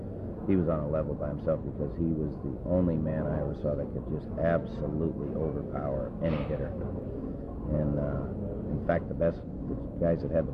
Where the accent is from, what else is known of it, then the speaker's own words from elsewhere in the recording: North Hollywood, California, United States; I mean, I grew up in the San Fernando Valley, North Hollywood, and they scouted me in high school